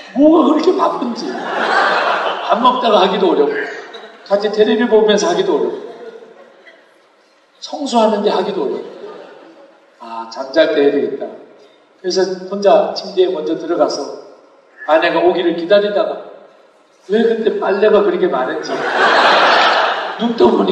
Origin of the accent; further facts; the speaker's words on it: Busan, South Korea; 저는 부산에서 자랐습니다.